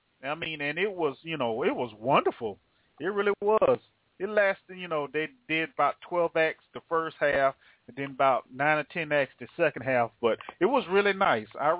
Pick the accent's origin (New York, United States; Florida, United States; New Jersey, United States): Florida, United States; Jacksonville; I'm from Jacksonville, so, yeah, I like Florida.